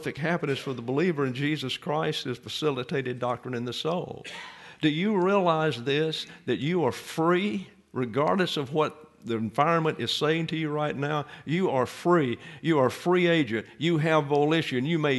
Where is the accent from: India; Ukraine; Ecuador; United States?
United States; the South; And so you say, Yasa. Yasa. I'm from the South.